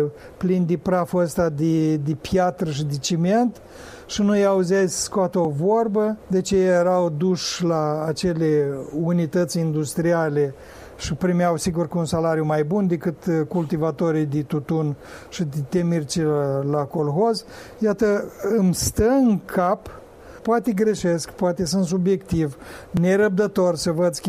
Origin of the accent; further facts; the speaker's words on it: Cinișeuți, Rezina District, Moldova; îi încărcau pe oamenii din satul meu de Baștine, Cinșăuți, și îi ducea la Râbnița